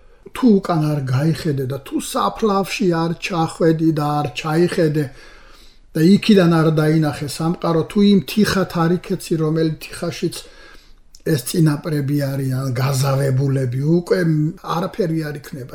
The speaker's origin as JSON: {"language": "Georgian", "town": "Zeda Tmogvi", "region": "Samtskhe-Javakheti", "country": "Georgia", "tie": "born there", "said": "ზედა თმოგვიში დავიბადე. ზედა თმოგვი იქ აღარავინ აღარ ცხოვრობს."}